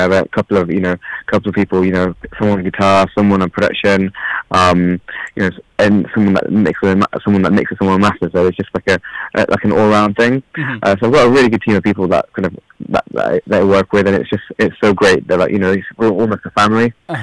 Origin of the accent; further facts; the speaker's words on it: Coventry, West Midlands, United Kingdom; I'm from Coventry as well, by the way, not London.